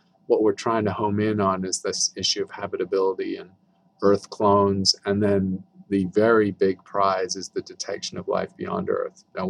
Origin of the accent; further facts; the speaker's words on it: United Kingdom; now in Tucson, United States; I'm a Brit, but I've worked here for 35 years, long time, because we have clear skies.